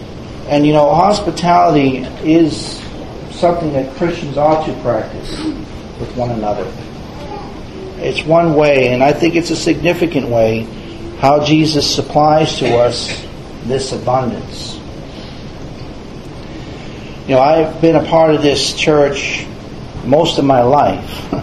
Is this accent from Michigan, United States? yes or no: no; Tyngsborough, Massachusetts, United States; I grew up in Tingsboro, and we had a small house. We didn't have much of a yard, but we were on the lake.